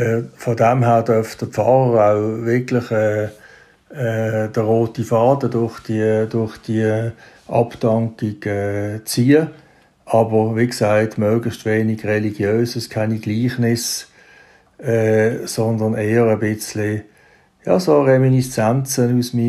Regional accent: Basel, Switzerland; ich komme aus der Region Basel.

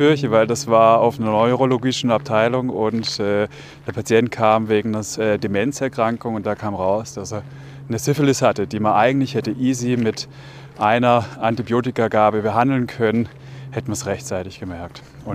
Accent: Switzerland; Bei uns in der Schweiz

